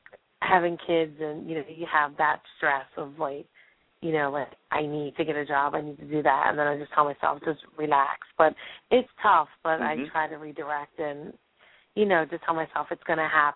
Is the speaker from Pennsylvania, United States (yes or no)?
yes; Pennsylvania, United States; I'm from Pennsylvania.